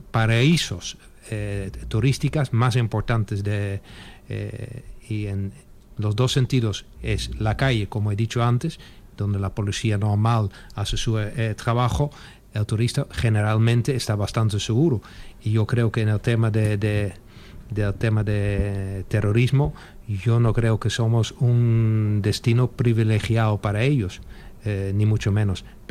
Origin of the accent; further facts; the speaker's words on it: Netherlands; Spanish is a second language; Y ha pasado en mi país de origen, que es Holanda